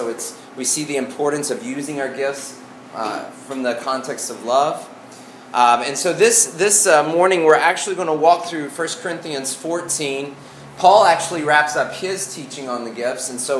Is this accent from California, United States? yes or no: no; Arkansas, United States; accent: Arkansas; My Arkansas accent came out this morning. I was born and raised in Arkansas, so it comes out, the really thick comes out occasionally.